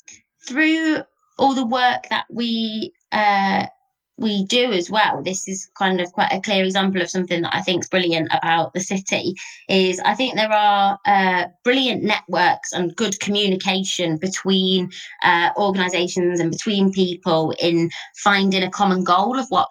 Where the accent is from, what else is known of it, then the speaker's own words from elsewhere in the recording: Leicester, East Midlands, United Kingdom; moved away as an adult; now in Leeds, United Kingdom; I'm from Leicester and I've been in Leeds since I came to come to uni, so I'm a student that never left